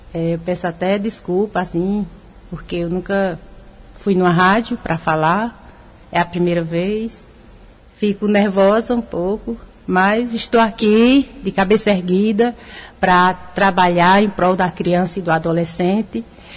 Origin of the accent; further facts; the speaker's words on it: Araripina, Pernambuco, Brazil; eu sou de Araripina, nasci aqui, minha família também é de Araripina, meus pais. Casei, constituí família.